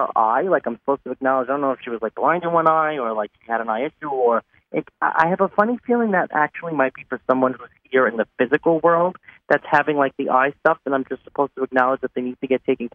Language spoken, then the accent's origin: English; New York, United States; I'm from New York, too.